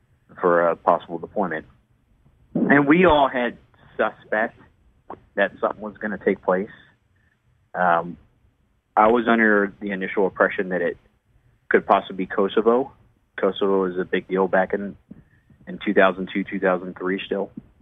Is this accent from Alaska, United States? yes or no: no; Michigan, United States; now in Florida, United States; I'm from Michigan. My family moved down to Florida for work back in the early 90s.